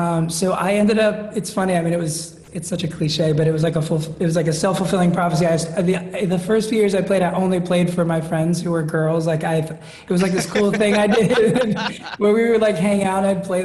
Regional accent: Staten Island, New York, United States; I grew up on the outskirts of the city in Staten Island.

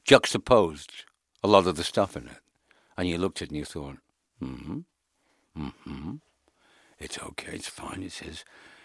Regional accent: England, United Kingdom; and me being English, writing in a different way, not American, it was an interesting time.

